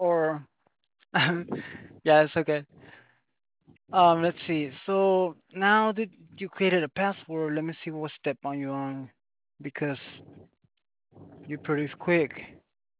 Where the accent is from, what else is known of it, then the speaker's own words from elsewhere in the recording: Phoenix, Arizona, United States; now in Florida, United States; Oh, okay. Well, I'm from Phoenix. It's called Maricopa County.